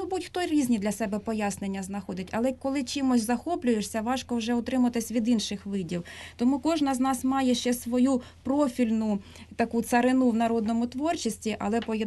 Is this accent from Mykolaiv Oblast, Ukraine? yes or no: no; Donetsk Oblast, Ukraine; also born or lived in Luhansk; Ми з чоловіком уродженці Донецької області. Останні 11 років прожили в Луганську.